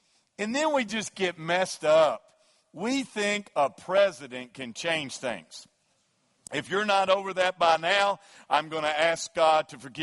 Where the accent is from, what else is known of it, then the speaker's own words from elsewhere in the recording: Kentucky, United States; and we're from Kentucky. So this is the way we do it.